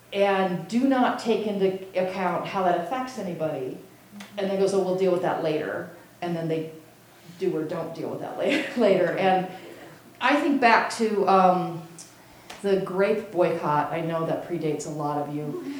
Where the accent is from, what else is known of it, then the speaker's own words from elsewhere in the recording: California, United States; And, you know, I'm from California, so this was a huge deal there.